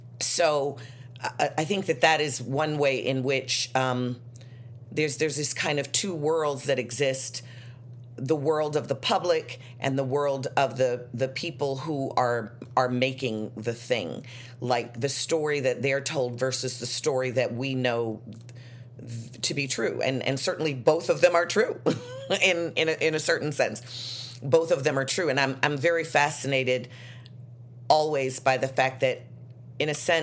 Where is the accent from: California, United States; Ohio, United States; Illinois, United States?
Illinois, United States; Chicago; I'm from Chicago, and I grew up that way because my grandmother worked at the hospital